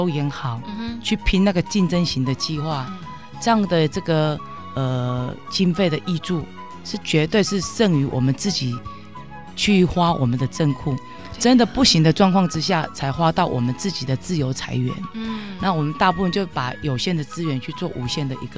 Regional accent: Changhua County, Taiwan; 难道我们彰化人，难道我们台湾人不能过得更好吗？

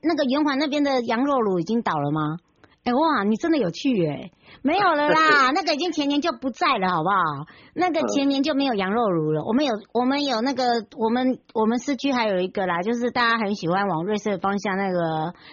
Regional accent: Yuli, Hualien County, Taiwan; 回到我的故乡玉里，九日良田来去找

